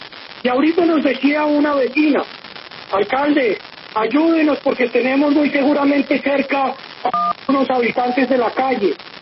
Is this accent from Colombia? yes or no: yes; Bogotá, Colombia; los dos somos bogotanos, como todos ustedes.